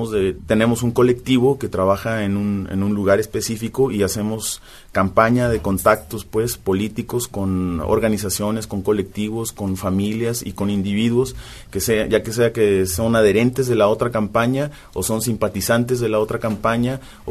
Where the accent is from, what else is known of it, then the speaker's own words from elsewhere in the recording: Mexico City, Mexico; como nosotros nos organizamos en el DF, que es de donde yo vengo